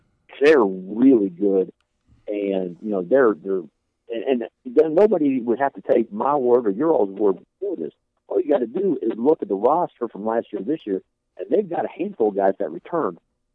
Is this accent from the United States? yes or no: yes; Maysville, Kentucky, United States; now in Tennessee; all I had to do was tell people I was from Maysville.